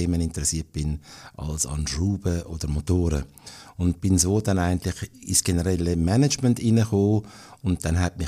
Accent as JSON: {"language": "German", "region": "Zurich", "country": "Switzerland", "tie": "born or raised there", "also_born_or_lived": "London / Vienna / Milan", "said": "ich bin ein Zürcher, bin zu Zürich auf die Welt gekommen, habe aber dann, bevor ich Matur gemacht habe, noch in London, Wien und Mailand leben und habe so ein bisschen internationale Luft schnuppern."}